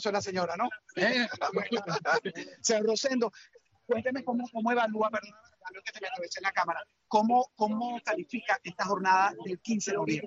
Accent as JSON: {"language": "Spanish", "country": "Venezuela", "tie": "born there", "said": "ha hecho daño a mi país natal, Venezuela"}